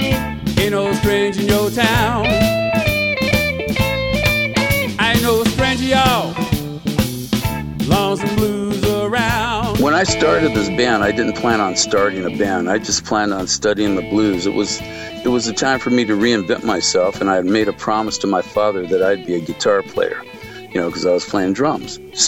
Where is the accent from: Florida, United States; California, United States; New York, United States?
California, United States; San Jose; I was born in San Jose, raised there, and in San Jose we have a lot of musical influences from San Francisco, from the South, from Los Angeles